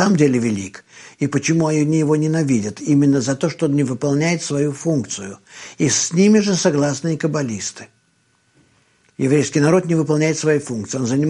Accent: Israel; я из Израиля преподаю, живу в Израиле

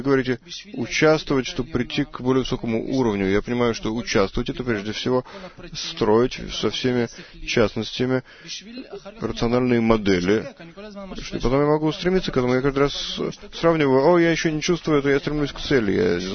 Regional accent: Haifa, Haifa District, Israel; из Хайфы.

